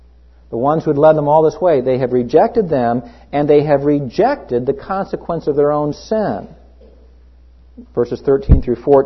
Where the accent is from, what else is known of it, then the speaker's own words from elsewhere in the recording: Los Angeles, California, United States; And I'm from Los Angeles. I know earthquakes.